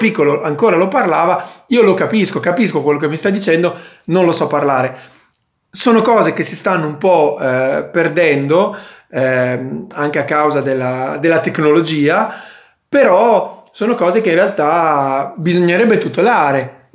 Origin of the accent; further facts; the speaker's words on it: Bologna, Emilia-Romagna, Italy; noi siamo di Bologna e sinceramente ammetto la mia mancanza, io il dialetto lo parlo pochissimo, anzi quando provo a parlarlo dico delle castronerie